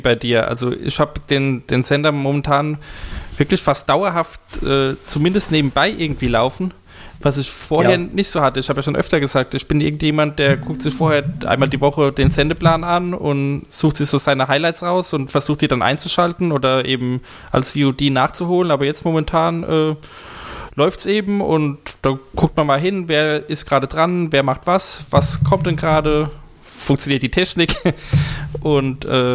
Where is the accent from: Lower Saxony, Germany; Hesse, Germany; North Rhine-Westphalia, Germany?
Hesse, Germany; also so ist es bei uns in Hessen auch